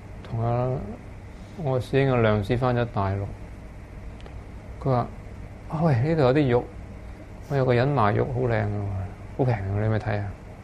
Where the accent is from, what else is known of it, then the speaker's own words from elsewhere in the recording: China; 咁当然我哋中国人咧，就啲钱咧就揽住到死嗰阵时候咧